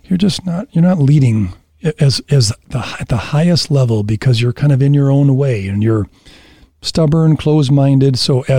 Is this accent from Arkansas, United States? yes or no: no; Grand Rapids, Michigan, United States; I was from Grand Rapids. And that's a different background.